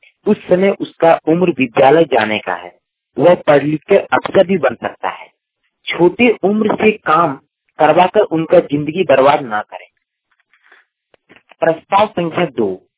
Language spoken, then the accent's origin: Hindi; Deoghar, Jharkhand, India; ग्राम पंदनवीरा, थाना जसीटी, जिला देवघर का निवासी हूँ।